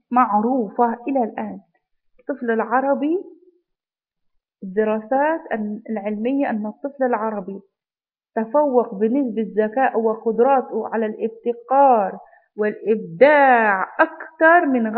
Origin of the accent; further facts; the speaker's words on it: Baghdad, Baghdad Governorate, Iraq; لأن أنا عشت في بغداد، طفولتي في بغداد، من إلى الآن أنا ما أنسى أبداً أبداً بغداد،